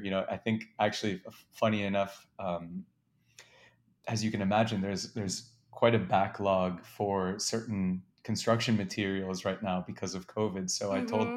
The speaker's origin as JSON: {"language": "English", "town": "New York City", "region": "New York", "country": "United States", "tie": "born or raised there", "said": "So I'm from uptown. I grew up in Manhattan"}